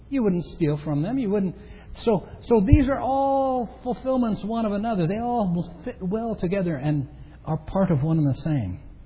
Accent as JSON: {"language": "English", "town": "Arvada", "region": "Colorado", "country": "United States", "tie": "born or raised there", "said": "I grew up in Arvada, when I was fairly young. My cousins lived here in Aurora."}